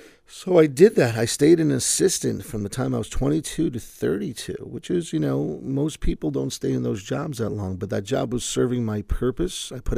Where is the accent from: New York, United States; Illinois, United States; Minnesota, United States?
New York, United States; where I grew up in Rockland County, there was a lot of small... I came up through the Catholic school system there, and there was all these small schools.